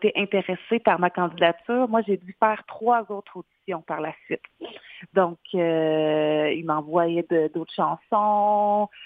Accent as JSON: {"language": "French", "region": "Quebec", "country": "Canada", "said": "J'ai commencé en faisant des revues musicales à Trois-Rivières parce que je viens de la Mauricie."}